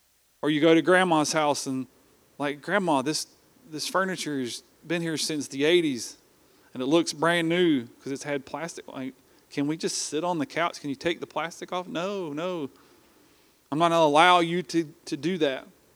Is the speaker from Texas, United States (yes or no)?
no; Johnson City, Tennessee, United States; Growing up on Avondale Drive in Johnson City, Tennessee, for those of my friends maybe in Tennessee watching, they know right where it is.